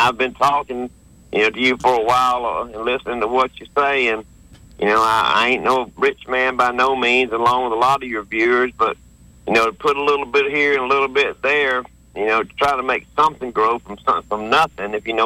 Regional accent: Elmore, United States; I was raised in Elmore as a barefoot kid.

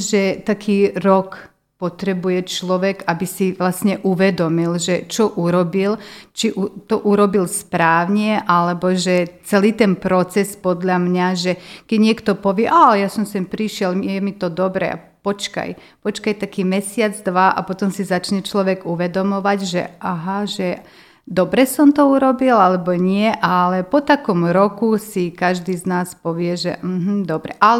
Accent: Vojvodina, Serbia; No, pochádzam z Vojvodiny, je to pokrajina v Srbsku. Som tam narodená

